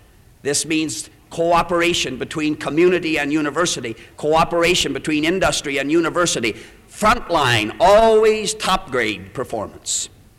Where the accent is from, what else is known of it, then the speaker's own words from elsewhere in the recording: Midwest, United States; born there; and I might add that I was born in the Midwest and live here.